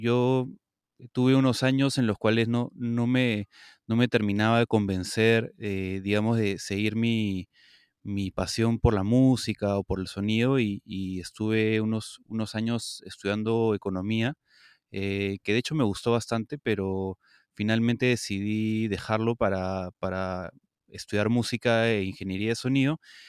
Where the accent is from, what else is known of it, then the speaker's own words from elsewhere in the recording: Lima, Peru; soy limeño, soy, digamos, productor musical